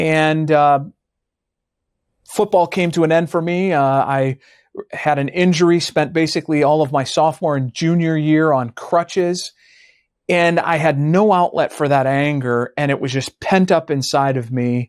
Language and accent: English; Chicago, Illinois, United States; I grew up in the Chicago area.